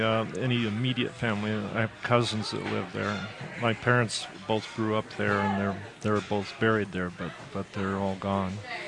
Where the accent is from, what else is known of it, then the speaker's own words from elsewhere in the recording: Liberal, Kansas, United States; Well, I grew up in Liberal, Kansas, which I like to say is a place in a contradiction.